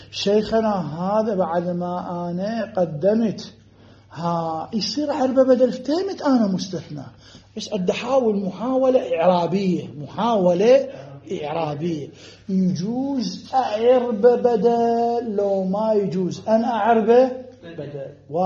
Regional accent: Saudi Arabia; انا من السعوديه

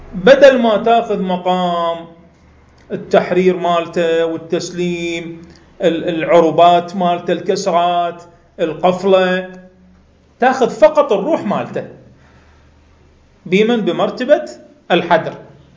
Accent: Iraq

